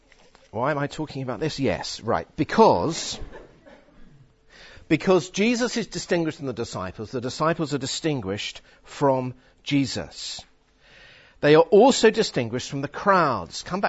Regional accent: England, United Kingdom; I know we're English, but let's try and make an effort, all right?

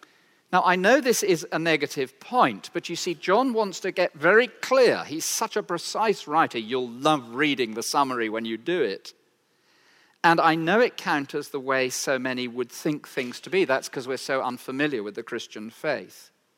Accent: Cromer, East of England, United Kingdom; born there; It says that I was born in Cromer

